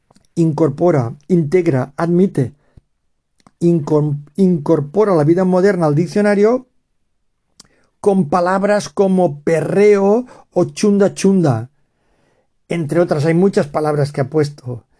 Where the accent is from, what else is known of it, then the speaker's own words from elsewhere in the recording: Valencian Community, Spain; nuestra representante española, que es valenciana, es de mi tierra.